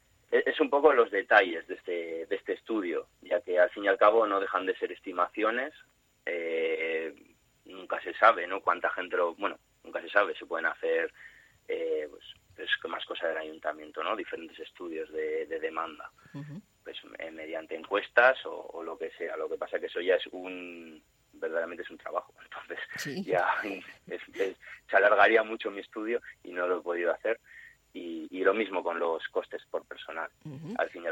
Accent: Bilbao, Basque Country, Spain; ¿pero cómo puede ser esto si yo soy de Bilbao?

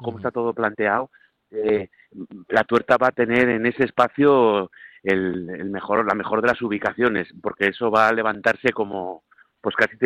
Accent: Aragon, Spain; yo tengo familia, somos de Aragón, estamos muy pegados, sí

